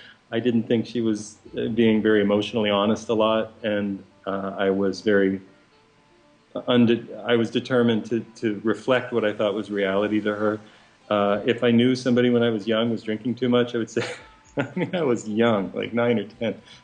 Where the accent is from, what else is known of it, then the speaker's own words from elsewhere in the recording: Northeast, United States; There are plenty of people out there who say that, and I think we're all from the Northeast.